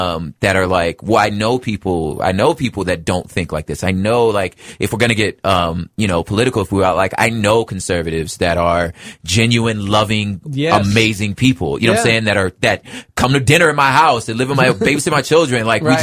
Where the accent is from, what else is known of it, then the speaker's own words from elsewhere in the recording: Toronto, Ontario, Canada; but I'm from Toronto and Toronto put me on.